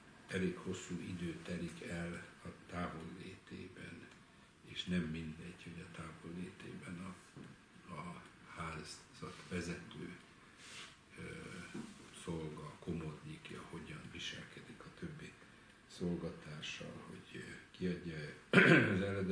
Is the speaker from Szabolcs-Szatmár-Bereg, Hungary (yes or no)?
yes; Nyíregyháza, Szabolcs-Szatmár-Bereg, Hungary; én gyerekkoromban voltam, Nyíregyháza környéki Nyíregyházán nevelkedtem gyerekkoromban, és gyakran voltam kint a környező bokortanyákon